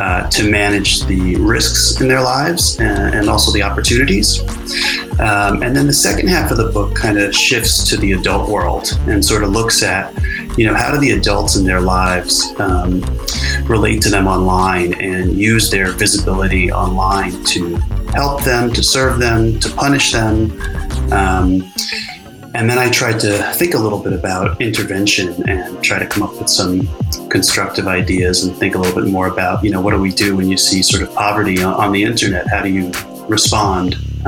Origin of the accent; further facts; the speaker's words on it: New York, United States; And, you know, I grew up in New York.